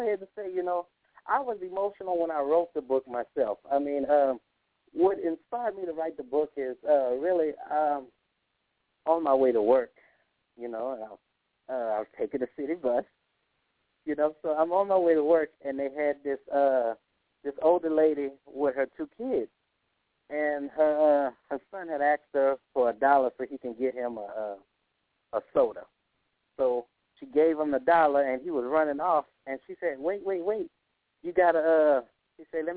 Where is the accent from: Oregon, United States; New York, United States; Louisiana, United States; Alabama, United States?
Louisiana, United States; Crowley; now in Lake Charles, United States; I'm from Crowley, Louisiana. I currently stay in Lake Charles, Louisiana, you know.